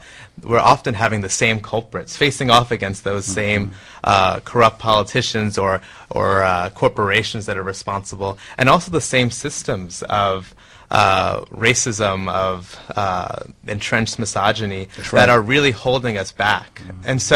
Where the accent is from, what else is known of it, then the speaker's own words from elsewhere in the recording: New York, United States; I grew up in Long Island, New York, and got my start really along the shores of the Atlantic Ocean in the aftermath of Hurricane Sandy